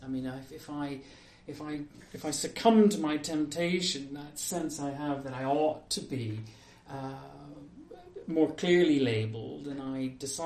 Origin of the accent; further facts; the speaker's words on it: Canada; I was in Canada. I'm from Canada, and I did my BA, my MA there at the University of Alberta in French history and French language.